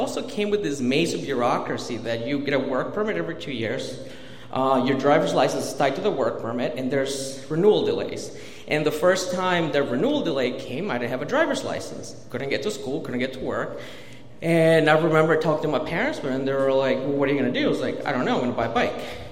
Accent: Mexico; now in Baltimore, United States; I am an immigrant from Mexico. I'm a DACA recipient. I'm a lawyer

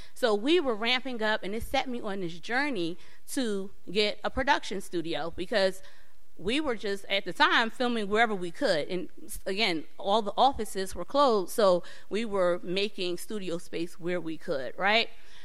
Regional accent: Philadelphia, Pennsylvania, United States; Now, I didn't tell y'all I'm not from here, I'm from Philadelphia.

